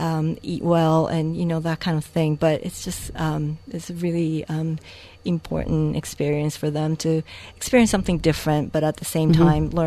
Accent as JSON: {"language": "English", "country": "Japan", "second_language": "English", "lives_now": "United States", "said": "since I'm from Japan and I speak Japanese"}